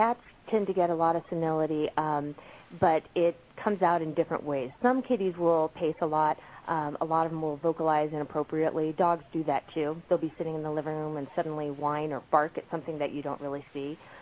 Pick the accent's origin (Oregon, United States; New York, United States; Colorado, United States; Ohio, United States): Colorado, United States; Colorado Springs; I was raised in Colorado Springs. My mother worked for the zoo.